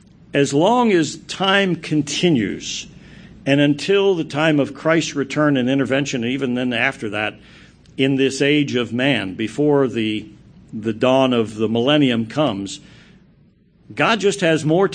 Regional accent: United States; as a patriot, as an American, I guess I have my druthers

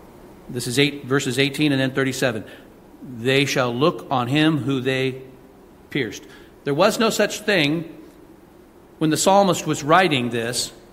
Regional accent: Santa Rosa, California, United States; born there; I was born in Santa Rosa, California.

